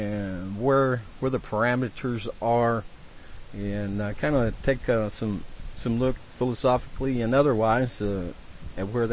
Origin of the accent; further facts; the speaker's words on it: the South, United States; accent: Southern; Well, mine's